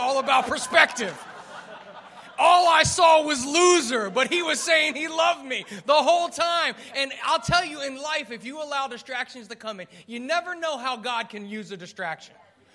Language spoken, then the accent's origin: English; New Jersey, United States; For those of you who don't know, I am from New Jersey. I'm married. I've got three kids